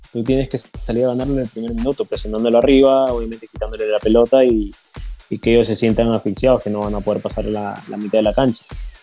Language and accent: Spanish; Peru; also born or lived in United States; Yo no nací en Perú, Yo nací en Estados Unidos. Pero viví acá toda mi vida, así que yo me considero peruano.